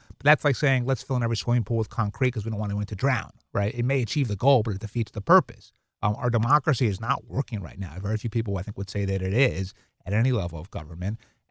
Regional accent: New York, United States; I grew up in New York, in Brooklyn, Long Island, first generation American. We didn't really have any money or know anybody.

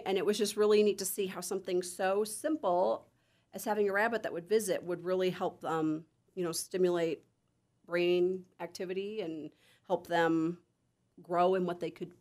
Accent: Illinois, United States; I'm from Illinois originally, so I went to the U of I and...

